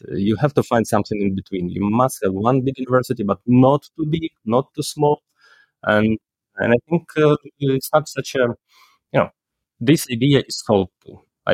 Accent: Kyiv, Ukraine; English is a second language; I care because I love Kyiv, because I'm from Kyiv

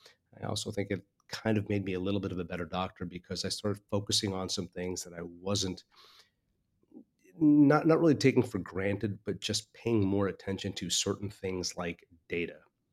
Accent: India; I'm from India.

